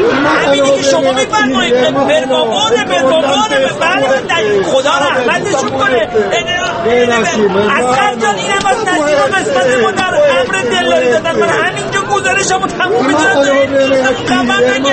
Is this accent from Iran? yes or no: yes; Iran; حاج آقا من خبرنگار ایرانی هستم